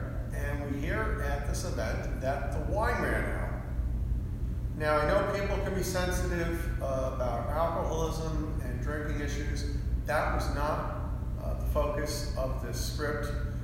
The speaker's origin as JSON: {"language": "English", "country": "United States", "said": "part of it's the fact I'm an American."}